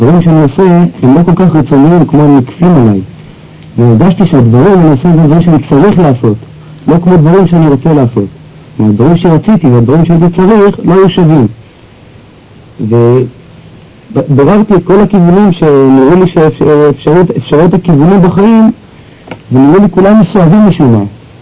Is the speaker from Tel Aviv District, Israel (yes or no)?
no; Kfar Saba, Central District, Israel; also born or lived in Petah Tikva; אני נולדתי בארץ, בפתח תקווה, בגיל 10 עברתי לכפר סבא, גיל 14 לפנימייה